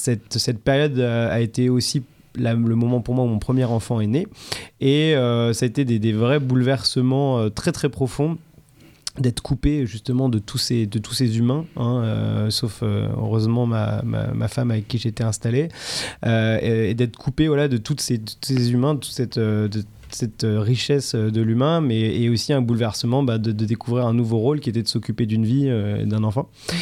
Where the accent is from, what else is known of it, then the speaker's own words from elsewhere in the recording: Toulon, Provence-Alpes-Côte d'Azur, France; also born or lived in Marseille; Je viens de Toulon, mais j'ai fait mon lycée à Marseille.